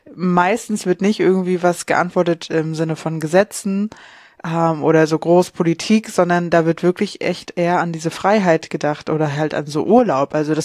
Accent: Mecklenburg-Vorpommern, Germany; ja, ich komme aus Vorpommern

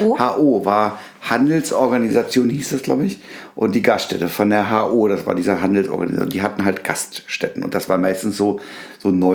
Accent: Berlin, Germany; wir sind aus Berlin.

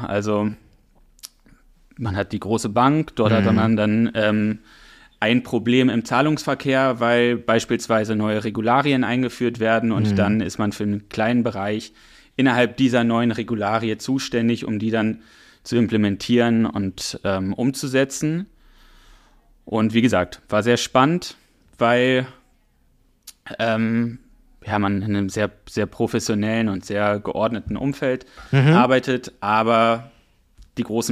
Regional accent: Berlin, Germany; Ich bin eigentlich in Berlin geboren und aufgewachsen, habe aber österreichische Wurzeln.

